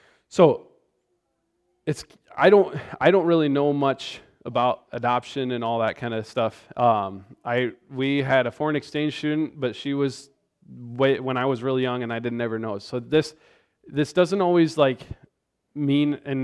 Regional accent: Iowa, United States; back in Iowa, when I grew up in Iowa

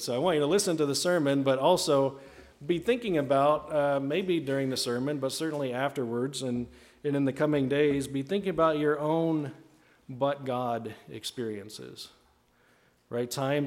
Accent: East Coast, United States; now in South Dakota, United States; I grew up in the East Coast, like, so how did you end up in the middle of South Dakota?

